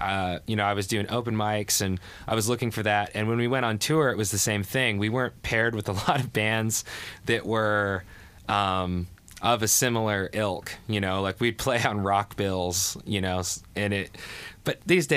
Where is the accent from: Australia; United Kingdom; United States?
United States; Lewiston, Idaho; I grew up in Lewiston, Idaho, which is kind of the city of the area I'm from, and it has about, I'd say 30,000 people there.